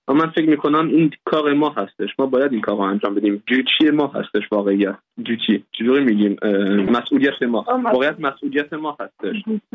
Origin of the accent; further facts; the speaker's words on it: Iran; ما ایرانی هستیم، ما از خاورمیانه میایم،